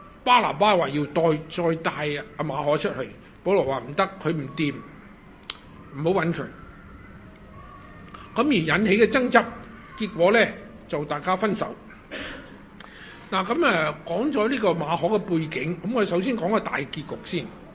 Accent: China

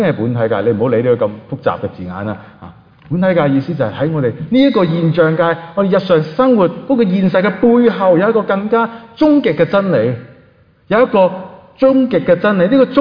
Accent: Hong Kong; 其实我不是以弗所城的人，我是香港人，是吧？

